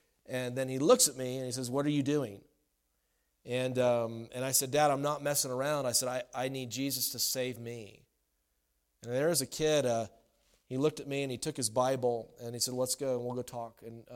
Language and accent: English; South Carolina, United States; And for me, as a kid, I grew up in South Carolina.